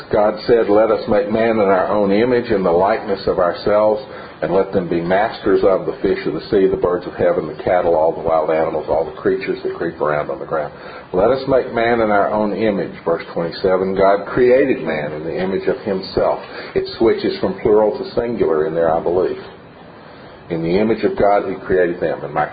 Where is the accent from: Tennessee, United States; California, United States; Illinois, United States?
Tennessee, United States; moved away; also born or lived in Houston; A very long time ago, I was growing up in East Tennessee. My father was a college teacher. And he was hired to be a college teacher at a brand new school in Texas, in Houston.